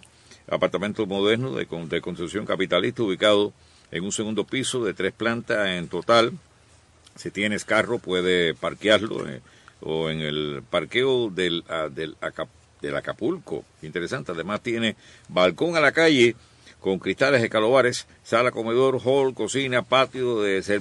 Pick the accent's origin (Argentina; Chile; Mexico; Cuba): Cuba; Remedios, Villa Clara; yo soy de Remedios, San Juan de los Remedios.